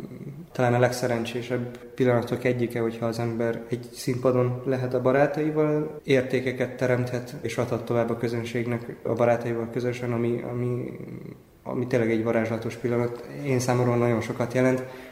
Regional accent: Budapest, Hungary; born there; Én már itt születtem 2002-ben, és a Marcibányi téri Kodály Zoltán általános iskolába és zeneiskolába kezdtem el a tanulmányaimat.

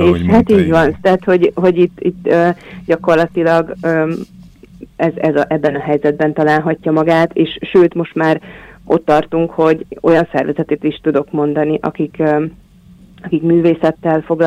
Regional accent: Debrecen, Hajdú-Bihar, Hungary; amit én, mint debreceniként tapasztalok a városban

